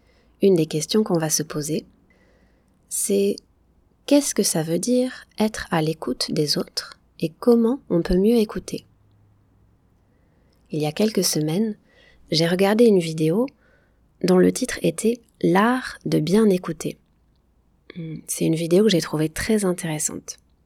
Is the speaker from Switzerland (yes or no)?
no; Nouvelle-Aquitaine, France; born there; Je suis française. Pour situer un peu d'où je viens en France, je suis née dans une région qui s'appelle le Pays Basque. Le Pays Basque s'est situé au sud-ouest de la France, juste à côté de l'Espagne.